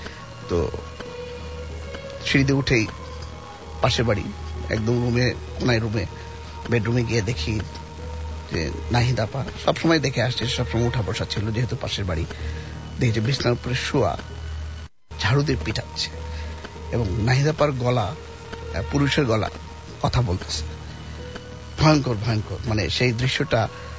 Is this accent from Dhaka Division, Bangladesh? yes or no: yes; Dhaka, Dhaka Division, Bangladesh; এবং এটা মতিঝিল কলোনি, আমি যেখানে বড় হয়েছি।